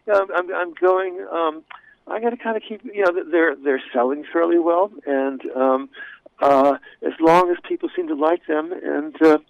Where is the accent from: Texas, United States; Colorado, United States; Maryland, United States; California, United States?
California, United States; Hollywood; I grew up in Hollywood in the 19, I was born in 1945